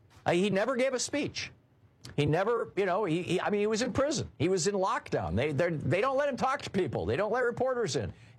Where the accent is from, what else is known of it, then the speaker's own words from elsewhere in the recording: Michigan, United States; I grew up in Michigan. I've always supported the Detroit Lions and the Detroit Tigers, you know, the football and baseball teams.